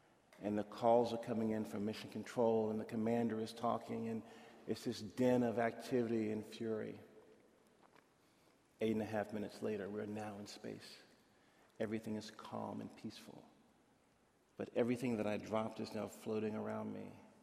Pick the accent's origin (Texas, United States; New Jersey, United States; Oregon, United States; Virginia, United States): Virginia, United States; I'm watching my hometown, Virginia.